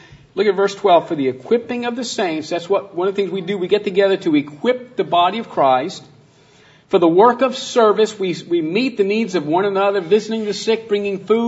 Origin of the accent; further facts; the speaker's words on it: Northeast, United States; as I was taught growing up in the Northeast.